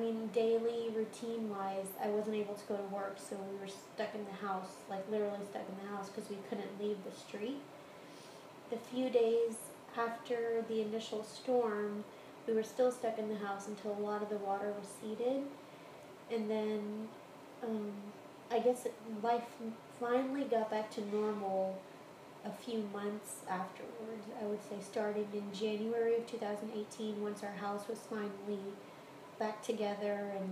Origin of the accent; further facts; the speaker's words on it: Sugar Land, Texas, United States; also born or lived in Houston; I'm actually a native Houstonian. I was born and raised here, but I grew up after I was born in Houston. I was raised mostly in Sugar Land.